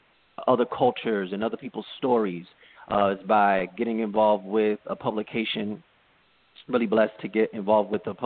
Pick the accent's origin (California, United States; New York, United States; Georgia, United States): California, United States; Los Angeles; especially from my perspective as an African-American growing up in Los Angeles